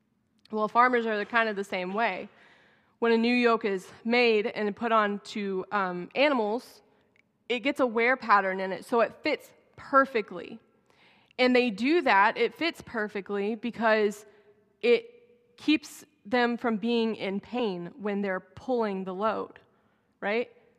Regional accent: Texas, United States; That was pretty common in where we grew up in Texas, was to have a mule.

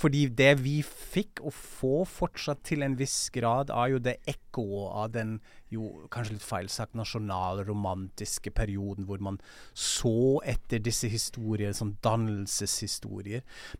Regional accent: Germany; Norwegian is a second language; og det synes jeg så fascinerende som tysker

